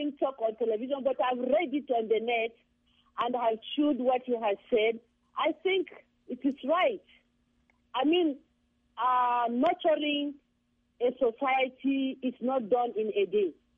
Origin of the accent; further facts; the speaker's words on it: Nigeria; English is a second language; But as a Nigerian, I know that the change that is really going to be changed